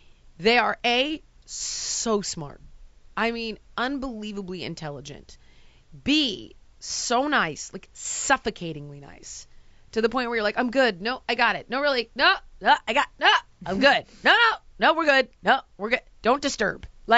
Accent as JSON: {"language": "English", "country": "United States", "said": "I am an American. Mind you, I was born, you know, in 74, which is the year the war came to an end."}